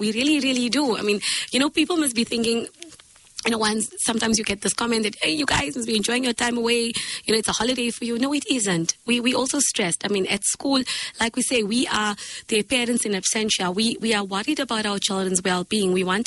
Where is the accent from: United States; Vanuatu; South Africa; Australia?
South Africa; You know, we are proudly South African, and we got this.